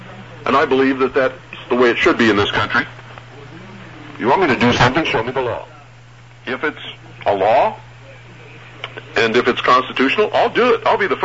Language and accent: English; United States; I'm an American patriot. My whole life has been devoted to service to my country.